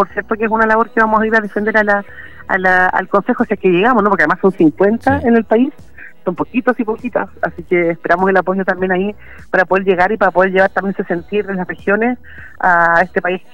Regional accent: Los Lagos, Chile; Bueno, además, yo soy chilota, así que entiendo eso de las lejanías y las complejidades territoriales.

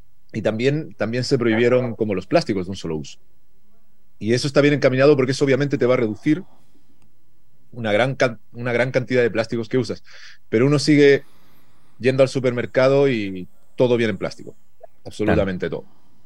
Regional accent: Spain; No es porque yo sea de España

